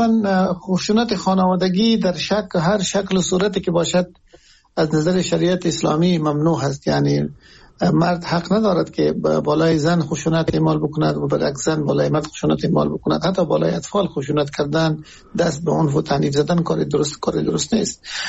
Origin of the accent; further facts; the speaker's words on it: Afghanistan; ما همه از افغانستان هستیم